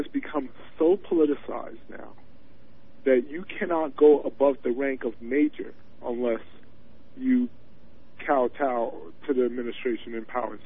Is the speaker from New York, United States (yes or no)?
yes; New York, United States; I try not to tell them I was originally from New York.